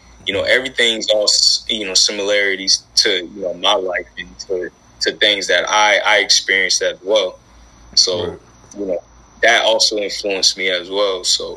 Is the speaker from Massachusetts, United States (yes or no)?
yes; Boston, Massachusetts, United States; also born or lived in Akron; I'm from Boston originally, as I said, but I ended up moving to Cleveland a part of the time of my life when I was younger as well.